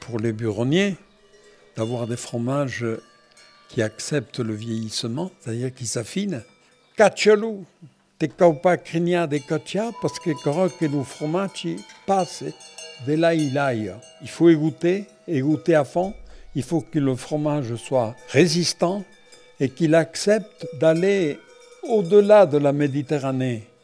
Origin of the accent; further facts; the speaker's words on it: Le Clauzel, Occitanie, France; je suis un enfant de l'Aubrac. Je suis né en 1933 au Clauzel, aujourd'hui donc 92 ans accomplis.